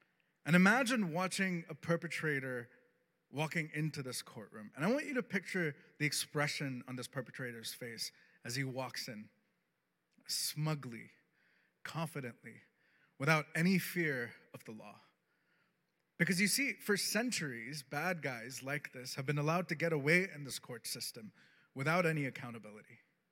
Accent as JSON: {"language": "English", "country": "Canada", "said": "And you know what's even more depressing as a Canadian?"}